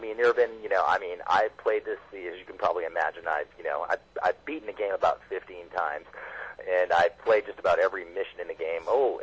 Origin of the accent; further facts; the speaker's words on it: Boston, Massachusetts, United States; accent: Boston; I'm sorry, it's my Boston accent coming through.